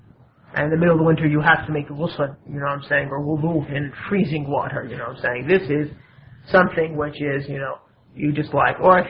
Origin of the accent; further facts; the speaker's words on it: Pakistan; President is subhanAllah, it's true, I came from Pakistan.